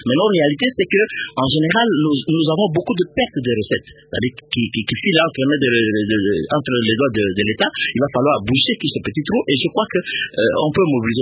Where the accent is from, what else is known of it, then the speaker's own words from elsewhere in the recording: Équateur, DR Congo; Mais chez nous, à l'Équateur, il y a aussi beaucoup de routes.